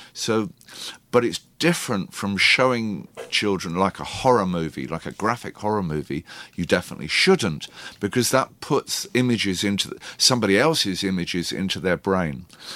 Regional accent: England, United Kingdom; It's not only because I'm English and obsessed with the weather.

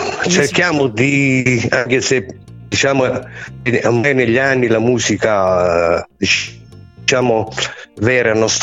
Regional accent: Sicily, Italy; io sono siciliano e vivo in Sicilia

